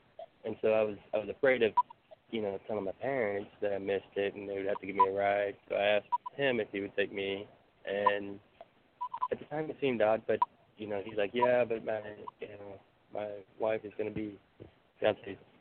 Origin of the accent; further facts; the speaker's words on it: Texas, United States; also born or lived in Germany; I was born in Germany, and we've probably lived in 10 different places before I was 9. So we moved around a lot. And we settled here in Texas back in, I think it was 97, when I was going into the sixth grade.